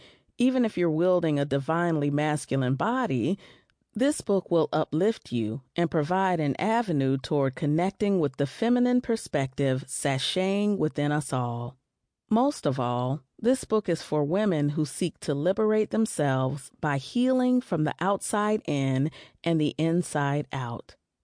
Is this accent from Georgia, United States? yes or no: no; New Orleans, Louisiana, United States; Growing up in New Orleans, I came to understand hoodoo as a gumbo of indigenous beliefs and practices stirred together in one engorged melting pot.